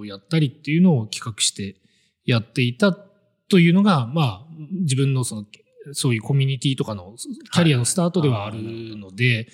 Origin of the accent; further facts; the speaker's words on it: Sakuragawa, Ibaraki, Japan; 結城の、近隣の町なんですよ。2個隣の町で、桜川市っていう全然メジャーじゃない。